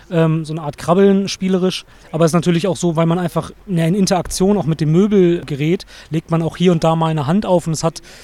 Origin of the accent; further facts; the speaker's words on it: Bremen, Germany; weil die von der Stadt wegfliegen, wo ich herkomme, also aus Bremen.